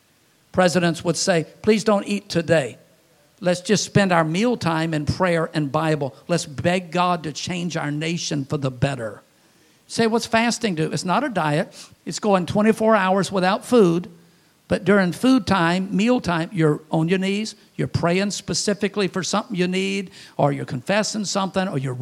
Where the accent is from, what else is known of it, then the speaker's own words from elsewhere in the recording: Baton Rouge, Louisiana, United States; That's why every time I go to Baton Rouge, Louisiana, my hometown, I drive by the old neighborhood. I park in front of the old house.